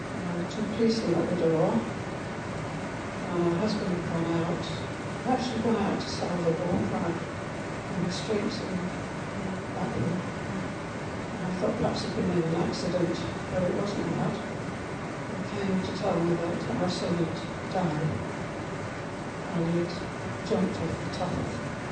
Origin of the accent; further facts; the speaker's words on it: Blackpool, North West England, United Kingdom; now in Penrith, United Kingdom; I was born in Blackpool and lived in Blackpool until 2004, when we came to live here, or just outside of Penrith. So that's where my background is. I had a sort of very Christian upbringing.